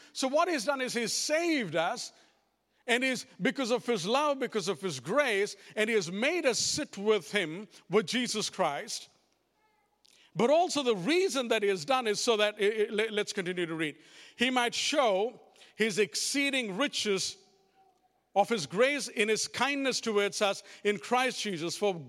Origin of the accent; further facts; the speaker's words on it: India; because I come from India, I've known a few religions